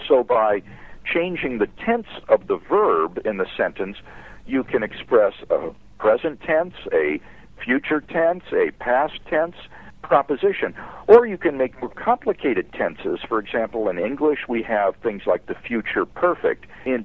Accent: Iowa, United States; also born or lived in Peoria, United States; Well, I'm a Midwesterner from Peoria, Illinois, raised in Iowa, and went to college at Wheaton College in the Chicago area.

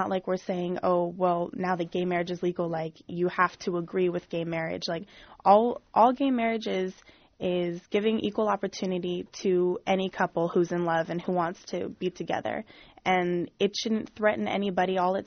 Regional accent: San Francisco, California, United States; even though growing up in San Francisco, you know, I probably was blessed with a more accepting community than a lot of other communities.

